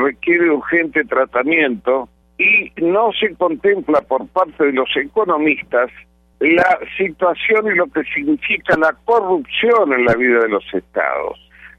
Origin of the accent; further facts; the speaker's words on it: Argentina; promueve mi pedido como ciudadano argentino